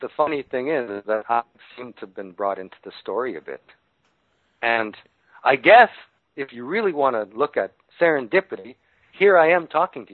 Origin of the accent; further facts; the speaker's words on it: Saskatoon, Saskatchewan, Canada; born there; No, this was back in Canada, in Regina, in Saskatoon, where I was born.